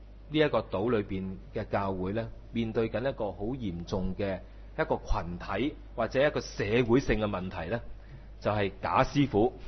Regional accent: Hong Kong; 我哋香港人咧就特別緊張。

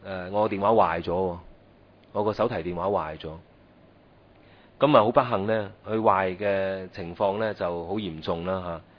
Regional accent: China; 我们中国人有句说话，得人因果就千年记。

